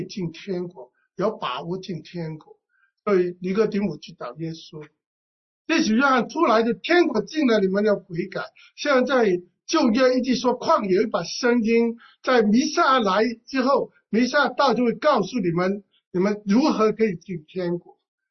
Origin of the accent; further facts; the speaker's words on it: Hong Kong; Chinese is a second language; 我们香港人国语讲的不好。